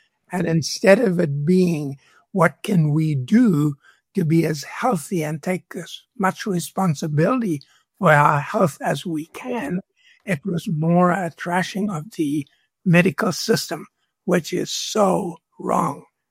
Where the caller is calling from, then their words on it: Pennsylvania, United States; I'm calling from Pennsylvania.